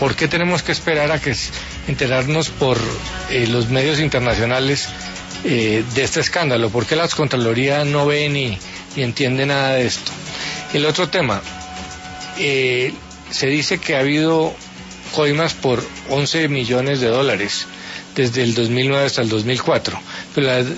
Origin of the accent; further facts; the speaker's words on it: Colombia; violentos somos todos los colombianos.